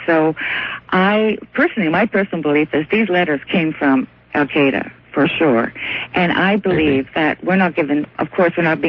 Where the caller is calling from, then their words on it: Toronto, Ontario, Canada; I'm calling you from Toronto.